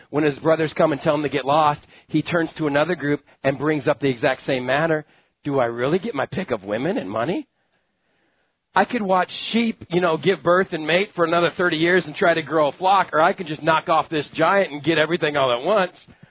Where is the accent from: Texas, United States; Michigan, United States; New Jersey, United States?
Texas, United States; I grew up in West Texas in a house full of boys.